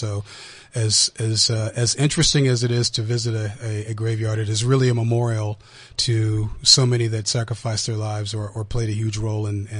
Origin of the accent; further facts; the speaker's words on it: Washington, United States; born there; I was born in Washington State, so I'm a native Washingtonian just on the other part